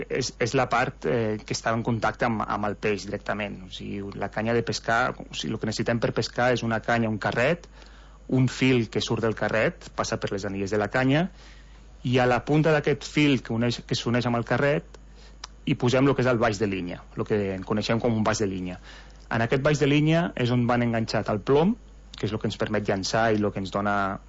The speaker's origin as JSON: {"language": "Catalan", "country": "Andorra", "tie": "born there", "said": "Jo sóc nascut a Andorra."}